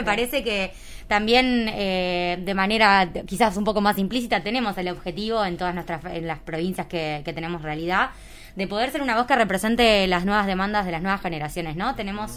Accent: Santa Fe, Argentina; como lo hemos dicho en la provincia de la que vengo, hablo como santafesina

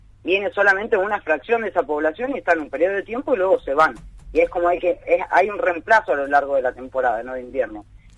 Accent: Buenos Aires, Argentina; yo viniendo de Capital, o sea, yo nací en Buenos Aires uh-huh. y viví hasta los 10 años

